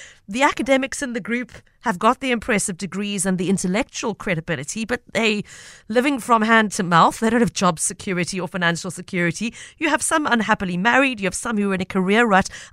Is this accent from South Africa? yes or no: yes; South Africa; So much of it resonated with me as a South African.